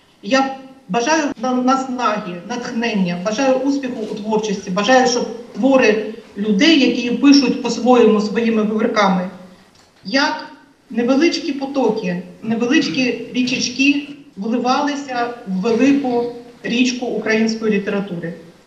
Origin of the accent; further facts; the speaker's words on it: Brest Region, Belarus; я з Берестейщини можу називати вас земляками, так само, як і ми тут, з другого боку кордону на Берестейщині, намагаєтеся зберегти рідне слово.